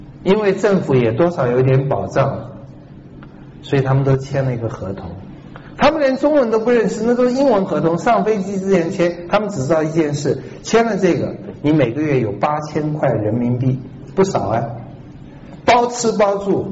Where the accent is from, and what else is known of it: Taiwan